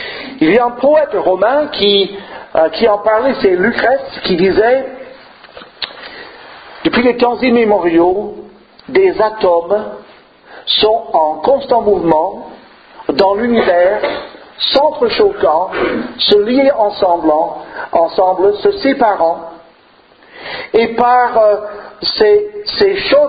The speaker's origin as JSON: {"language": "French", "region": "Occitanie", "country": "France", "said": "Nous venons de près de Saint-Gaudens, près de la frontière espagnole, donc on a fait un long voyage vers le nord aujourd'hui"}